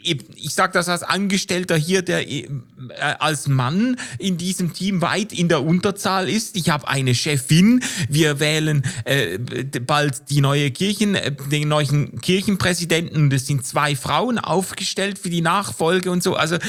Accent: Switzerland; Ich sage das als Schweizer

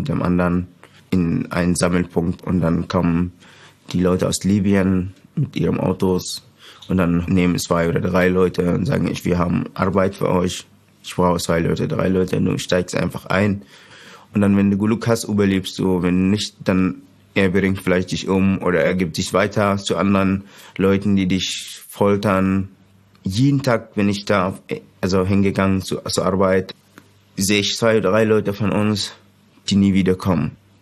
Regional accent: Sudan; now in Germany; Ich komme aus dem Sudan. Ich bin hier in Deutschland seit 6 Jahren.

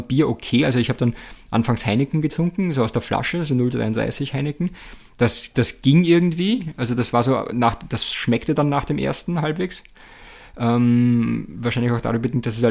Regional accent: Mattersburg, Burgenland, Austria; also einem Lokal bei uns in Mattersburg damals.

